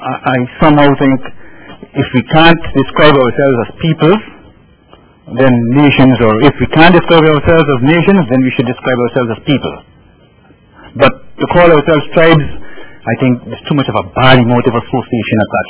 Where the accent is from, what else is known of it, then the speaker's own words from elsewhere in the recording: Guyana; And this affects me particularly because I'm from Guyana